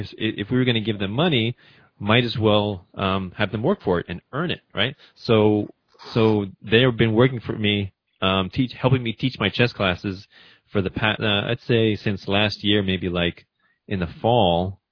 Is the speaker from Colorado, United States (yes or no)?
no; New York, United States; growing up in Rockland County, New York, as compared to communist Romania.